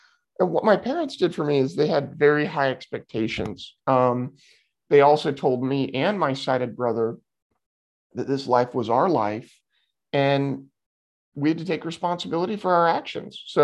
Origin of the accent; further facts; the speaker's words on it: California, United States; born there; I was born totally blind in Sonoma County of California, which is just north of San Francisco.